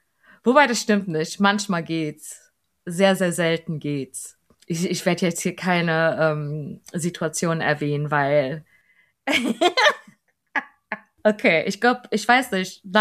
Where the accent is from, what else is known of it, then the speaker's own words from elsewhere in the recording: Frankfurt am Main, Hesse, Germany; ich habe einen leichten Dialekt, weil ich aus Frankfurt am Main komme.